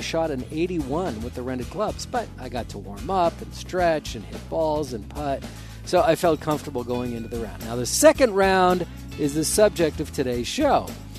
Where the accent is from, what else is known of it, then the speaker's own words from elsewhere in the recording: California, United States; Knowing my feelings about eco-friendly balls and being a Californian that likes the eco-friendly stuff